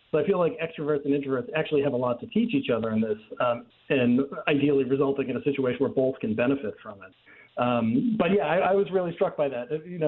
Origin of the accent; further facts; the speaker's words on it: Boston, Massachusetts, United States; now in New York, United States; I grew up in Boston. I live in New York. I've lived in the Northeast pretty much my whole life.